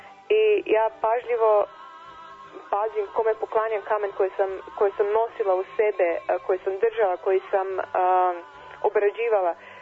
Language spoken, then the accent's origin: Serbian; Celje, Savinja, Slovenia; Serbian is a second language; dolazim iz Celja, iz Slovenije. Završila sam školu primenjenih umetnosti u Ljubljani.